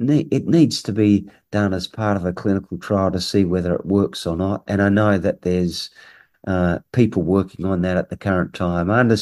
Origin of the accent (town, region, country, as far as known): Launceston, Tasmania, Australia; born or raised there